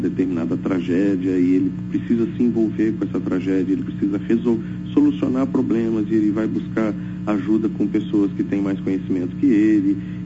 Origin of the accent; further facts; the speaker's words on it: Barra Mansa, Rio de Janeiro, Brazil; born there; Eles têm uma chácara na cidade onde eu nasci, em Barra Mansa.